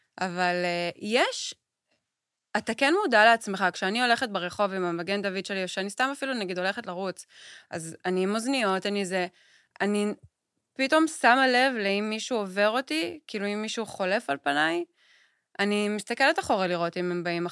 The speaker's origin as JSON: {"language": "Hebrew", "country": "United States", "lives_now": "Israel", "said": "יש לי גם וגם, אני אמריקאית. אנשים לא יודעים את זה, אמא שלי אמריקאית."}